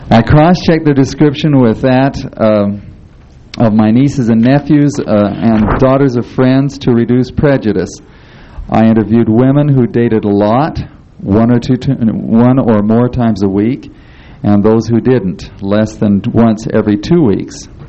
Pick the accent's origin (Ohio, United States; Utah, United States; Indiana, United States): Utah, United States; Salt Lake City; born there; I was born in Salt Lake City.